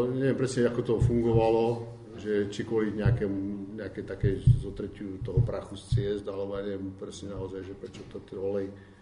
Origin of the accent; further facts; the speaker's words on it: eastern Slovakia, Slovakia; lebo to na, u nás na východe